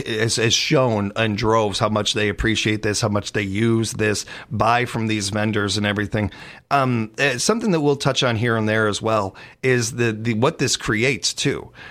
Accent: Chicago, Illinois, United States; since I was a little kid growing up in Chicago and attending farmers markets my whole life

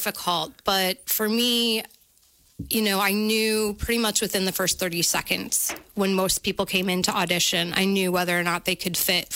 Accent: Wisconsin, United States; also born or lived in Richland Center; So I was born in Richland Center. I lived here until about second grade, and my family moved away. We lived all over the state of Wisconsin, and then my family had moved back some time ago.

